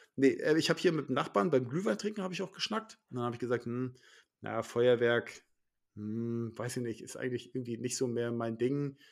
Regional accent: Lusatia, Germany; Bei uns, also ich komme ja aus der Lausitz, so, ja.

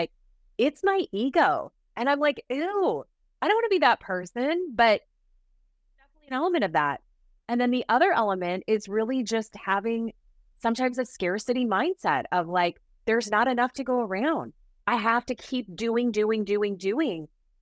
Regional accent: California, United States; You know, I'm from Southern California.

